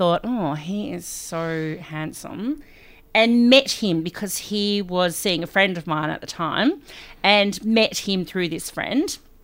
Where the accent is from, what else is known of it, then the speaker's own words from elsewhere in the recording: Australia; and Mark and I like, in the lift going, well, we're from Australia and we knew.